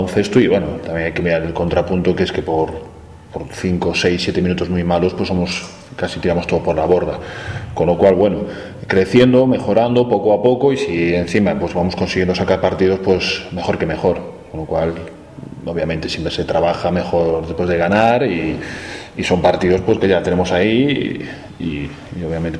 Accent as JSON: {"language": "Spanish", "town": "Lugo", "region": "Galicia", "country": "Spain", "said": "yo soy de Lugo"}